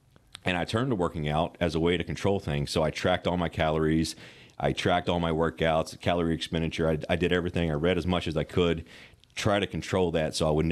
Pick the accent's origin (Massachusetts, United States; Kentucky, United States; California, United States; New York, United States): Kentucky, United States; So I grew up in Western Kentucky. My dad was a Southern Baptist preacher, and we traveled quite a bit, moved around quite a bit.